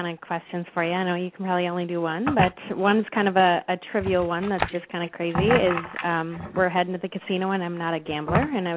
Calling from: Minnesota, United States; I'm calling from Minnesota.

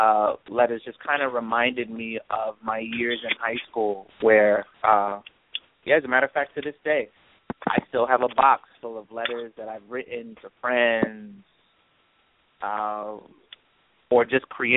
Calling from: Brooklyn, New York, United States; I'm calling from Brooklyn, New York.

